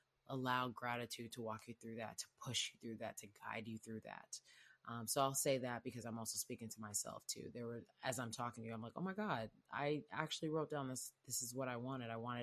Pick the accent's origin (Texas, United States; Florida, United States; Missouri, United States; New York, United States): Texas, United States; Houston; And I loved how it was very hot, which I'm from Houston. So the hot was cool.